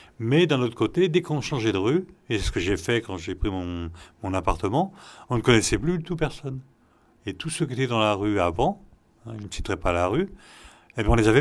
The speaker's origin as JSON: {"language": "French", "town": "Drancy", "region": "Île-de-France", "country": "France", "tie": "born or raised there", "said": "je suis né à Drancy et j'ai vécu jusqu'à l'université, donc à Drancy, et puis après, j'ai changé de rue."}